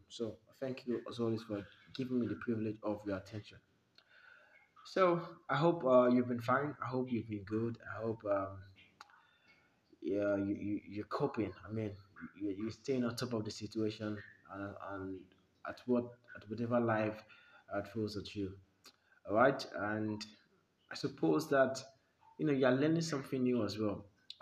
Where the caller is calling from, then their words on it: Kaduna State, Nigeria; I come from Nigeria, I live in Nigeria, and as a matter of fact, I'm recording live from northwestern part of Nigeria, Kaduna State, and that's where I'm recording from.